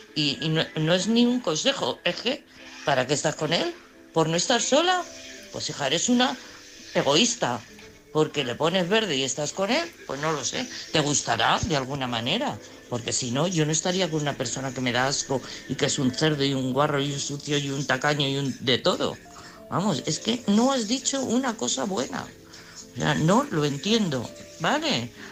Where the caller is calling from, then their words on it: Madrid, Community of Madrid, Spain; de Madrid.